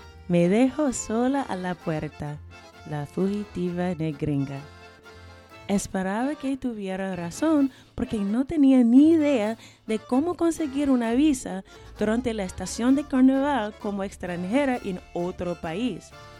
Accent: United States; accent: American; Not much, I responded with my American accent.

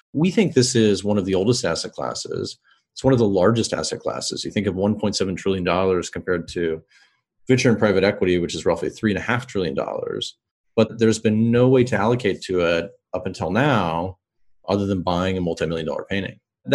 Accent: Kansas City, United States; I grew up in Kansas City, so the closest mountain to us was actually Vail.

